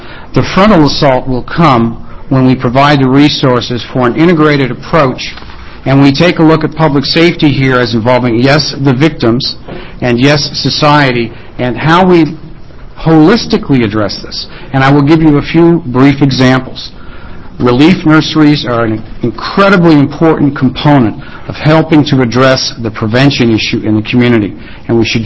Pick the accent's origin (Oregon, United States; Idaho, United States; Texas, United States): Oregon, United States; Salem; from Salem.